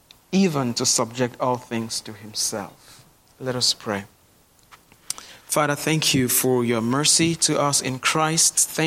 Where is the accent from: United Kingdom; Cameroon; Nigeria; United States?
Cameroon; As I've shared with you before, I grew up in Cameroon, and we had all sorts of gods.